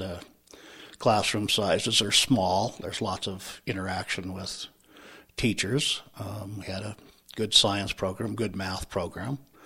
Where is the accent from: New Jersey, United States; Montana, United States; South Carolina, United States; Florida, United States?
Montana, United States; Brady; I grew up in Brady, Montana. My mother worked in Conrad at the courthouse, and my dad was a grain merchant.